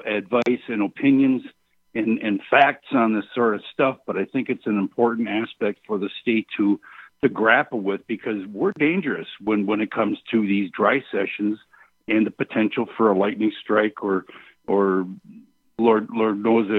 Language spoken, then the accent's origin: English; Milwaukee, Wisconsin, United States; well, I'm from Milwaukee. I grew up around El Verno College. So I grew up in a spit of greenfield surrounded by Milwaukee.